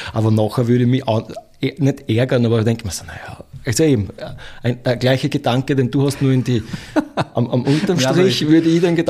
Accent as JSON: {"language": "German", "country": "Austria", "said": "Da braucht man als Österreicher"}